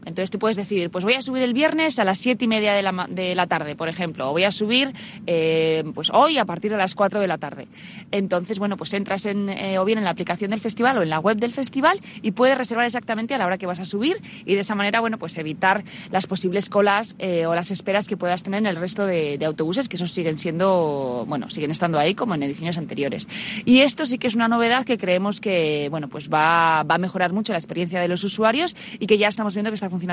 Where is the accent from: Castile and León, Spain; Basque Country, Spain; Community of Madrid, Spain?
Basque Country, Spain; Aquí, como buenos vascos, cuidamos mucho la oferta gastronómica